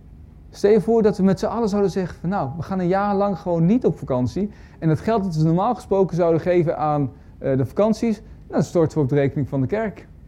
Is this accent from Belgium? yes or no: no; Roosendaal, North Brabant, Netherlands; Maar en ik kom dan uit Roosendaal, West-Brabant.